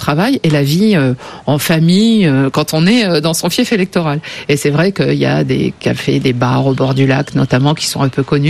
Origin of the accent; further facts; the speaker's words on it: Minas Gerais, Brazil; French is a second language; C'est-à-dire qu'on est mineiro.